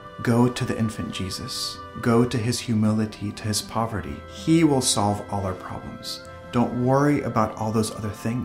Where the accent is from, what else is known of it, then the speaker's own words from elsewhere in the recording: El Salvador; moved away; You know, I'm originally from El Salvador, and back there in El Salvador, they got very creative in the nativity scene.